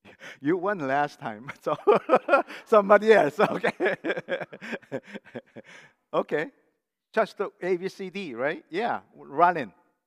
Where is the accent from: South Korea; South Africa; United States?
South Korea; When I was growing up in Korea